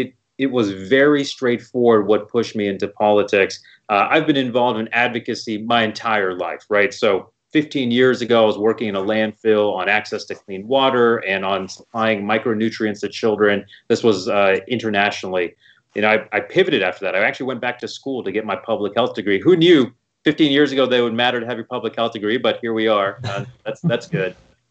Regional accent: Houston, Texas, United States; I'm born and raised in Houston. I'm a Texan.

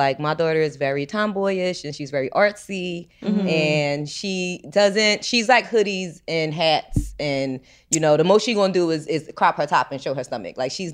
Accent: Philadelphia, Pennsylvania, United States; now in Atlanta, United States; we're from Philly, and the money is better in Atlanta.

